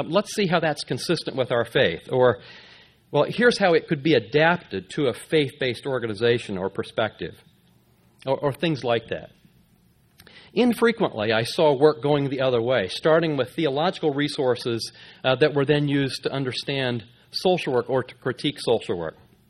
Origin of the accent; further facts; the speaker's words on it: Nebraska, United States; transferred to a Missouri Synod Lutheran college in my hometown in Nebraska.